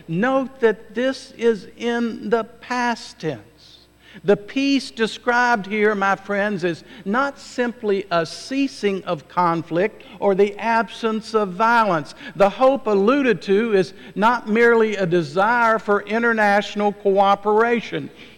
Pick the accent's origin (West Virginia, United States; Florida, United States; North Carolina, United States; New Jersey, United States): West Virginia, United States; I was raised in the South, a border state, West Virginia, that seceded from Virginia during the Civil War